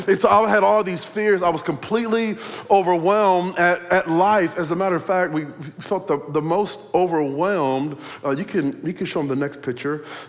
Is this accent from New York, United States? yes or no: no; Iowa, United States; Well, I come all the way from Iowa, as Pastor said.